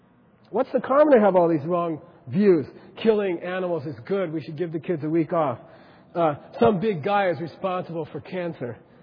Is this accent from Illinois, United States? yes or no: no; Phoenix, Arizona, United States; In my, where I grew up in Phoenix, Arizona, it was called Running Numbers.